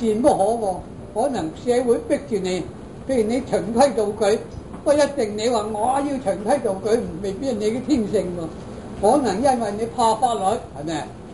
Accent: China; 我哋中國人係點啊？啊，中國人咧都有啲分嘅噃。

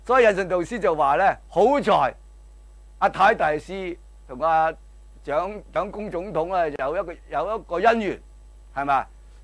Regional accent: China; 即係我哋中國人最興講啦，生活都係禪啊嘛，

